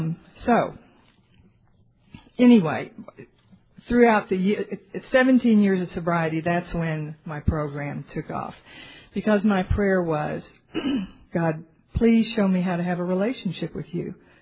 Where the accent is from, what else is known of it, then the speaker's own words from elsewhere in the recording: Dallas, Texas, United States; which, by the way, I am from Dallas, and my group is the Dallas North Group